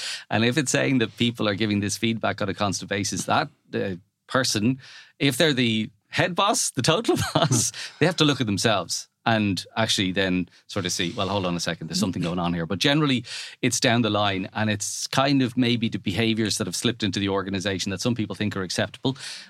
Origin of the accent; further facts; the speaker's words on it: Ireland; Now, being Irish and cynical, I was kind of going, I wonder, is this American